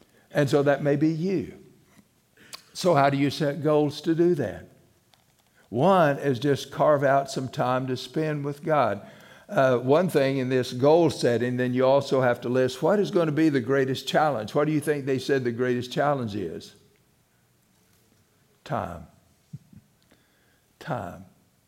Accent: Missouri, United States; I knew he was from Tennessee, and I was from South Missouri.

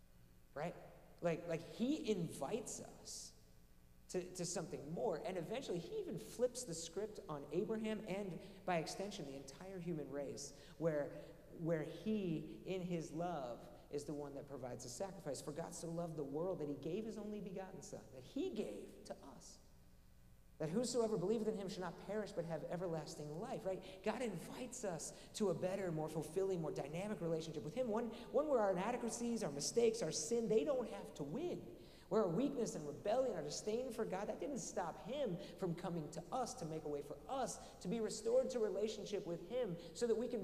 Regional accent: Pennsylvania, United States; They were getting married in Tennessee. I'm from Pennsylvania.

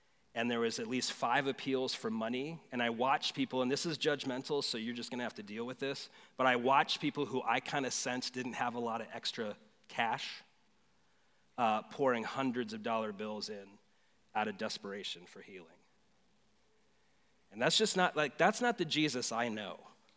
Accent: United States; So I am an American evangelical who has grown up in American evangelicalism

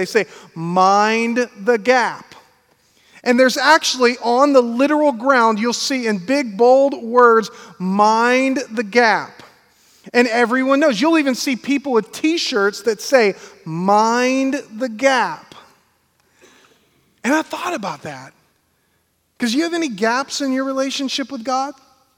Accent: Pensacola, Florida, United States; also born or lived in New York; I grew up in Pensacola in this area, and I left.

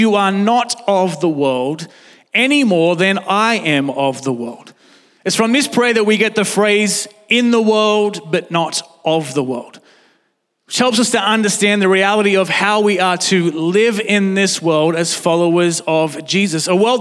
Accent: Newcastle, New South Wales, Australia; Anyway, I grew up in Newcastle, and if you have been to Newcastle, you would know that it's surrounded by water.

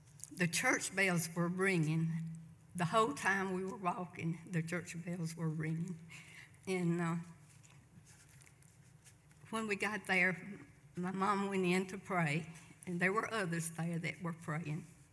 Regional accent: Hartwell, Georgia, United States; born there; I was born at home in Hartwell, Georgia, and I am the fourth child of the family.

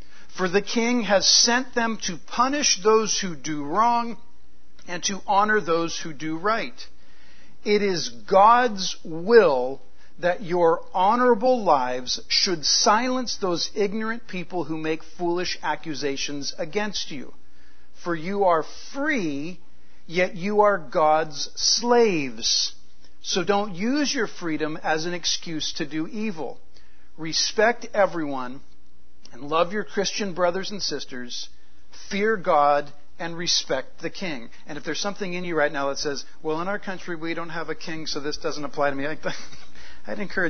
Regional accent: California, United States; We did a little experiment some years ago, like, I'm from California. That doesn't justify it. In California, it's a rolling stop, right?

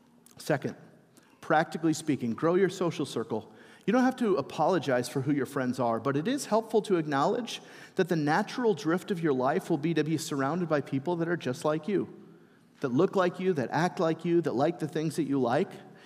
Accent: United States; my identity is first as a Christian, one in Christ, way before I'm an American.

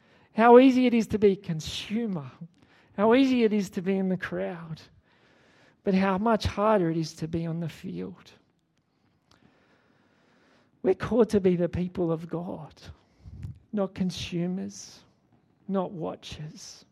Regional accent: Sydney, New South Wales, Australia; I'm a northerner. I'm from Sydney.

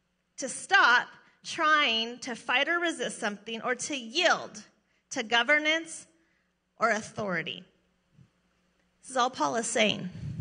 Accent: Oregon, United States; I'm an American, and I'm a native Oregonian, so don't tell me what to do.

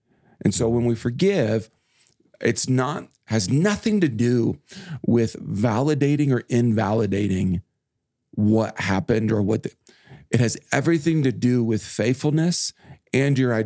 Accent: Kansas, United States; I grew up a lot in Kansas where there's a season where the news is full of where was the tornado

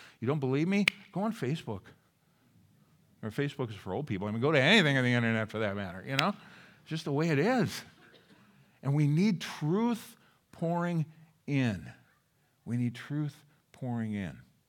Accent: Minnesota, United States; I grew up in Minnesota

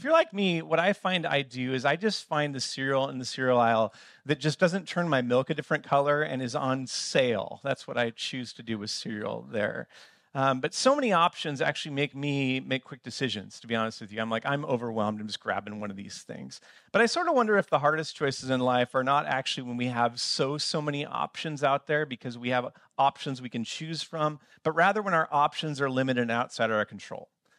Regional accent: United States; it was embarrassing to me as an American with my Australian friends on how much we had.

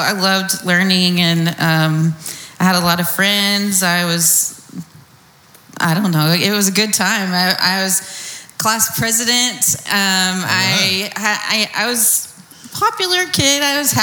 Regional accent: Midlothian, United States; I was born and raised in Midlothian, graduated from Midlothian High School 2005.

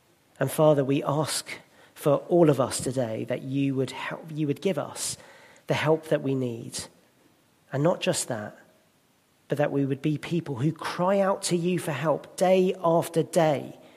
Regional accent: South East England, United Kingdom; born there; Now, I was born in Kent from immigrant parents

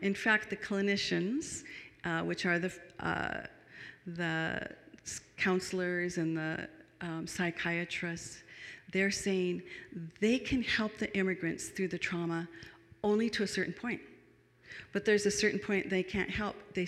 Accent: Marysville, Washington, United States; now in Seattle, United States; I'm from Marysville, where Susan lives close by at least.

